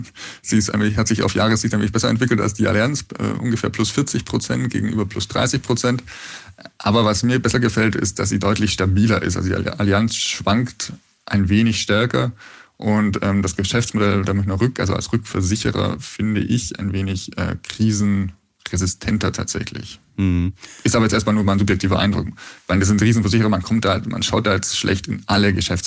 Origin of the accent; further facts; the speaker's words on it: Bavaria, Germany; ich bin aus Bayern